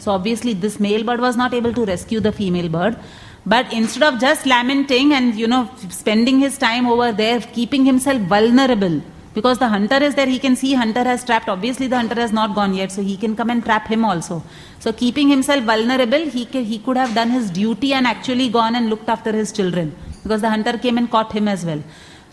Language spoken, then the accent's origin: English; Mumbai, Maharashtra, India; I know, because I come from Mumbai, I know it